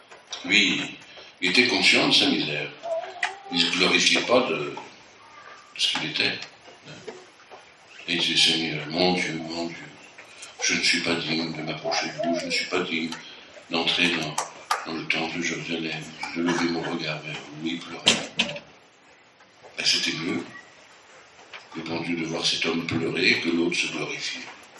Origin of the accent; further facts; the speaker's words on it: France; mais nous, les Français